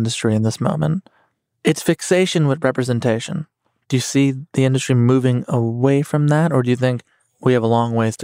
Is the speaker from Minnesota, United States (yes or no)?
no; Chicago, Illinois, United States; I was raised in Chicago, loved him.